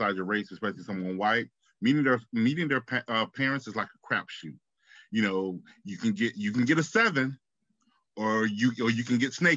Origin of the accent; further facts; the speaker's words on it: Florida, United States; we're from the South, we're from Florida, so we know how bad things can get.